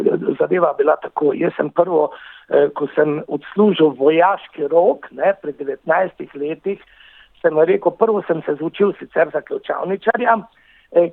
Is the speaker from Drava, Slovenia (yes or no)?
no; Dravograd, Carinthia, Slovenia; moved away; also born or lived in Paris, France / Austria; Prihajam iz Koroške, točno jo lahko rečem iz Dravograda.